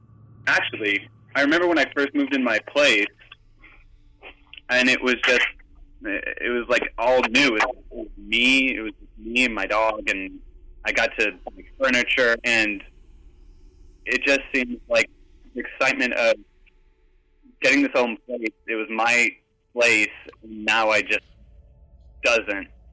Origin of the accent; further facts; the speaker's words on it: Del Rio, Texas, United States; born there; I was born in Del Rio, Texas